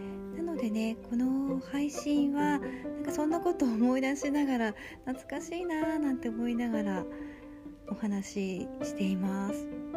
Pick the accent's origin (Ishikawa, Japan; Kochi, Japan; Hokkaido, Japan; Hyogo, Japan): Hokkaido, Japan; Sapporo; 生まれも育ちも、北海道は札幌市です。